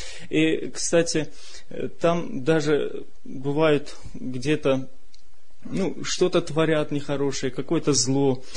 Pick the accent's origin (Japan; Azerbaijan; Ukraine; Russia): Azerbaijan; Да, я тоже азербайджанец.